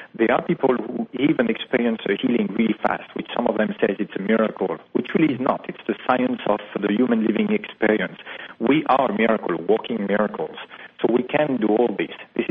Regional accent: France; English is a second language; and I'm from France, by the way

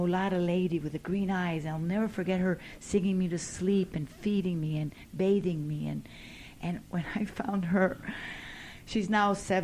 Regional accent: Holguín, Cuba; Holguín. It's on the east side of the island, opposite of La Habana. And it's now the third largest city, but it has a lot of parks.

